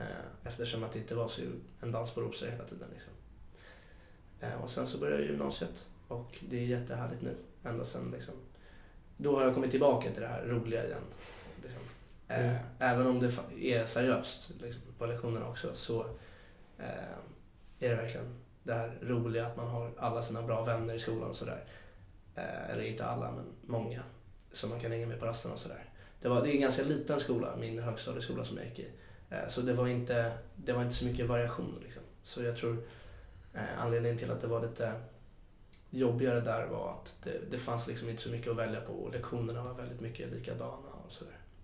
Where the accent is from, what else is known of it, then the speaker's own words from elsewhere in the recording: Stockholm, Stockholm County, Sweden; Jag är uppvuxen på Söder. Jag bodde på Söder hela mitt liv.